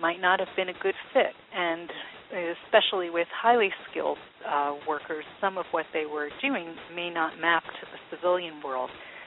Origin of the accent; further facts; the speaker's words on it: Massachusetts, United States; And again, being that I'm from Massachusetts, today's Globe is filled with Senator Brown's revelations